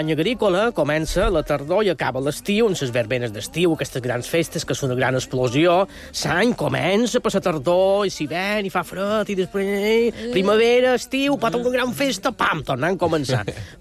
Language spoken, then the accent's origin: Catalan; Banyalbufar, Balearic Islands, Spain; also born or lived in Palma; El meu poble és Banyalbufar. Però no dic que som d'allà perquè no vaig néixer ja allà. Jo som la primera generació de la meva família que va néixer ja a un hospital.